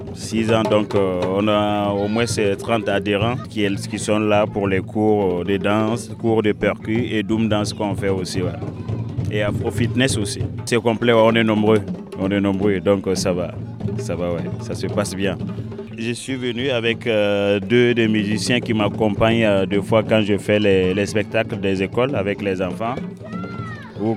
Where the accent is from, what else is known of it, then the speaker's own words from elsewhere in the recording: Beauvoir-sur-Niort, Nouvelle-Aquitaine, France; Je viens de Beauvoir-sur-Niort.